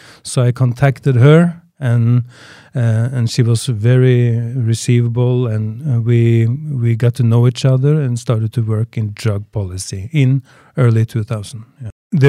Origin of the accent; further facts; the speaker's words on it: Norway; English is a second language; I come from Norway.